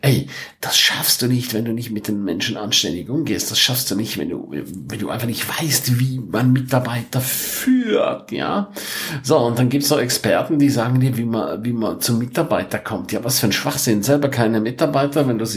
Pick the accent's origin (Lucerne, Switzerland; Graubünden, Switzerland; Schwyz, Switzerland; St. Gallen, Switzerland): Graubünden, Switzerland; first language Romansh; German is a second language; wenn ich dann öfters in der Schweiz bin oder auch in meiner Muttersprache spreche, Rätoromanisch, dann passiert es mir schon ab und zu, dass dass dann Hochdeutsch da plötzlich so ein bisschen in den Hintergrund gerät